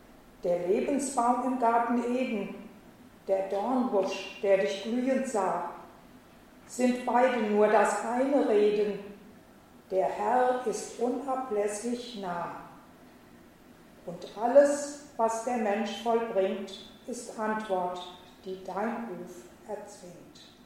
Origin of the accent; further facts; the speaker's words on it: Saxony, Germany; moved away; Ich bin aufgewachsen in Sachsen und meine Eltern, Schwester und ich, flüchteten über West-Berlin nach Hessen.